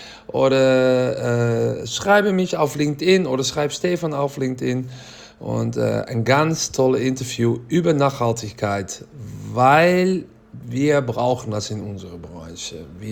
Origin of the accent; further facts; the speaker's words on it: Netherlands; German is a second language; Ja, ich weiß, ich bin Holländer, aber ich bin auch erkältet.